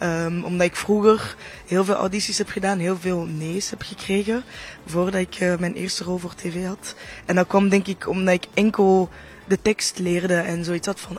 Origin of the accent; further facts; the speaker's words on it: Netherlands; now in Brussels, Belgium; Ik kom natuurlijk ook uit Nederland